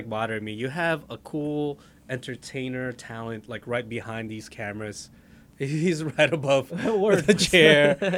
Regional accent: New York, United States; I'm from New York.

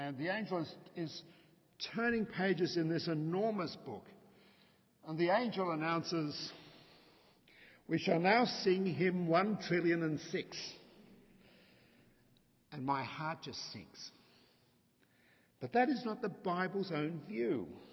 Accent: Australia; it stems from my growing up in Australia with black and white TV as a boy

